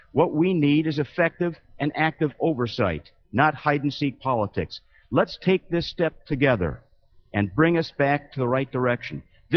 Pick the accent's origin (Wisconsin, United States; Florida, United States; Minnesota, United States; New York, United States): Wisconsin, United States; Appleton; Yesterday in my hometown of Appleton, Wisconsin, the price per gallon of gas hit $3.45.